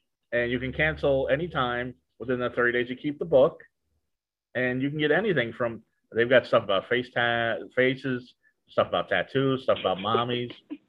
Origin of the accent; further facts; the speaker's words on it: Westminster, Colorado, United States; Okay, because Nicole and I grew up in Denver at okay. separate times. Westminster, Colorado.